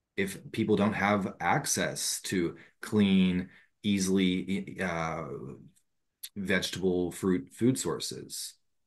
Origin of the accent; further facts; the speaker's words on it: Pittsburgh, Pennsylvania, United States; moved away as an adult; I knew I had to leave Pittsburgh. I'm from born and raised in Pittsburgh. I met devotees in Pittsburgh. I did my education in Pittsburgh.